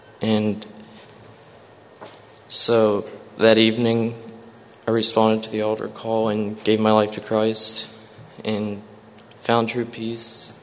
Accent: Reinholds, Pennsylvania, United States; I'm from Reinholds, come to church here.

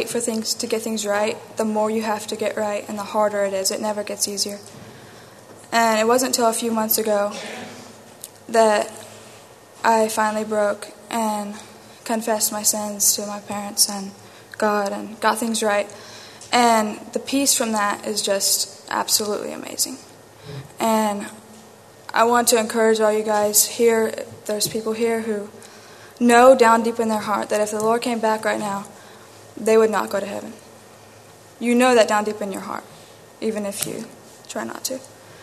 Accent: Missouri, United States; I am from Missouri.

